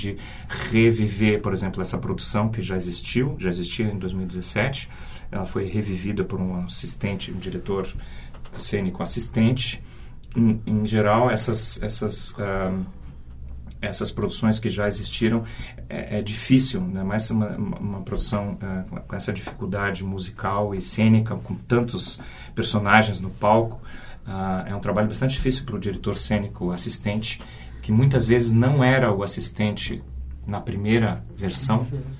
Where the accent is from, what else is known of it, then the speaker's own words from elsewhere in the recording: South Brazil, Brazil; eu sou do sul do Brasil e tal, eu sou o cowboy dos Pampas, né?